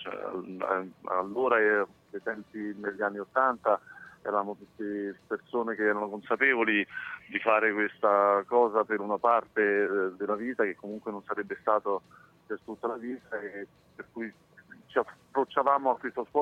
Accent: Rome, Lazio, Italy; siamo romani tutte e due veniamo da un quartiere popolare

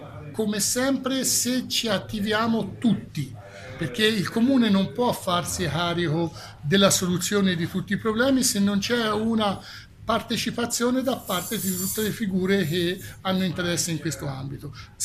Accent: Siena, Tuscany, Italy; io, ripeto, sono orgoglioso come senese

